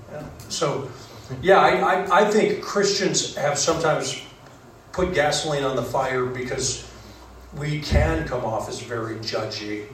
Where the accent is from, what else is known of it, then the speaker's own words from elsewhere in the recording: United States; People are always wondering what I think about the election because I'm an American.